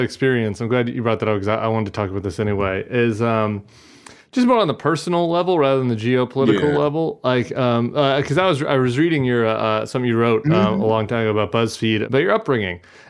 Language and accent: English; Detroit, Michigan, United States; but like growing up in Detroit where you got to worry about gunshots